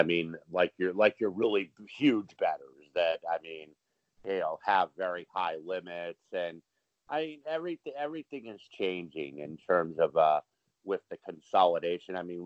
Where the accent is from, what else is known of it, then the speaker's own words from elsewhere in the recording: Indiana, United States; And obviously that's a big market with Chicago, my home state of Indiana, certainly happy to take Illinois people's money for the time being.